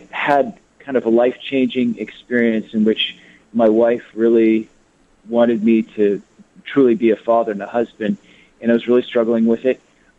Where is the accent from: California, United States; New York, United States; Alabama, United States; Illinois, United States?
Illinois, United States; Chicago; Nope, Chicago.